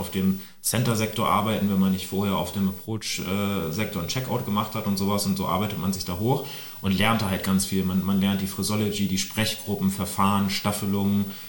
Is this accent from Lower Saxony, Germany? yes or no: yes; Celle, Lower Saxony, Germany; born or raised there